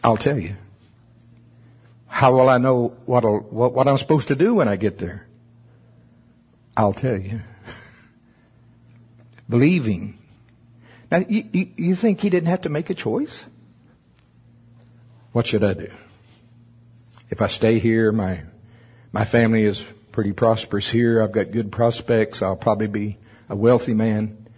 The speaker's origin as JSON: {"language": "English", "town": "Shawnee", "region": "Oklahoma", "country": "United States", "tie": "born there", "said": "See, I was born in Shawnee, Oklahoma. Yes, that is in Pottawatomie County."}